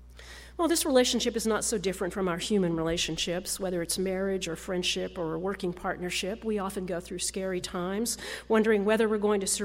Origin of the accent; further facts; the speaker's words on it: Kansas, United States; As I was growing up in Kansas